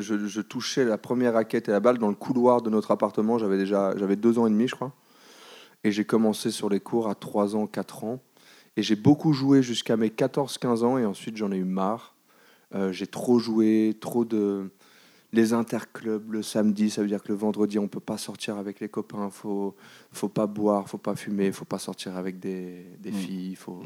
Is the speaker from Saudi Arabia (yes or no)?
no; Brussels, Belgium; now in Paris, France; j'ai fait mes premières années à Bruxelles, j'ai grandi à Bruxelles, ma mère est belge. J'ai fait toutes mes études primaires, secondaires en Belgique, donc j'ai le cœur belge